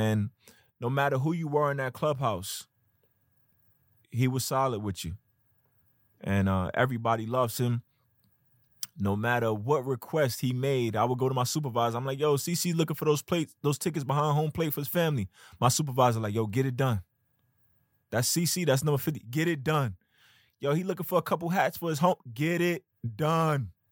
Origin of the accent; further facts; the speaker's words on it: Brooklyn, New York, United States; He's from Brooklyn. I'm from Brooklyn. Like, it's a perfect match.